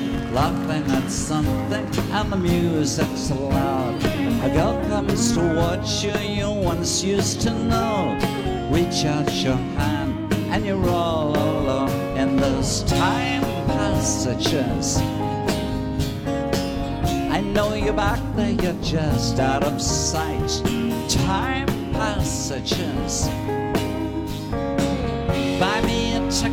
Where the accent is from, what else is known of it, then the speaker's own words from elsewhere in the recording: England, United Kingdom; It's what I grew up doing in England.